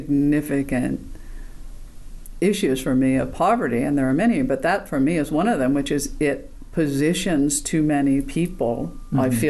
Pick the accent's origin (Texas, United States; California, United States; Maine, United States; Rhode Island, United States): Rhode Island, United States; Woonsocket; I always have in me that I was a kid from Woonsocket, Rhode Island, which is one of the smallest state. It is the smallest state and one of the smallest cities.